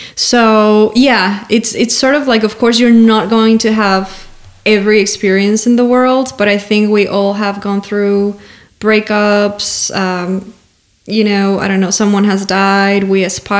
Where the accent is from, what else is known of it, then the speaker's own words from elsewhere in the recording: Mexico; I also talk about growing up in Mexico when the cartel was on the rise